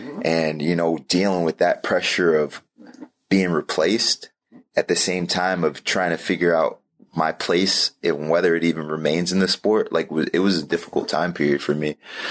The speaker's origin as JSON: {"language": "English", "region": "New Jersey", "country": "United States", "said": "and we're in the Midwest. My wife's from New York. I'm from New Jersey."}